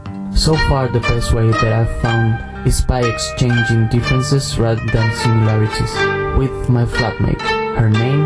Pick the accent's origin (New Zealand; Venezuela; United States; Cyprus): Venezuela; English is a second language; moved away as an adult; now in United Kingdom; I'm from Venezuela, and since I got here to UK 8 months ago, I have been living with a Japanese flatmate.